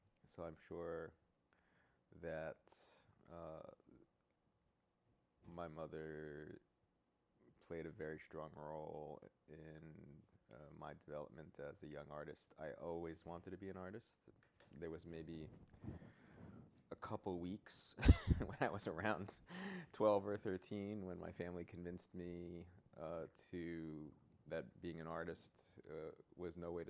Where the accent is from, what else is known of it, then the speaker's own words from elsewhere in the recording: Queens, New York, United States; also born or lived in Brooklyn; I was born in Brooklyn in 1964, Canarsie. But moved when I was around 4 or 5 to Queens, 260th Street around Union Turnpike, which is fairly close to the site of the Old World's Fair.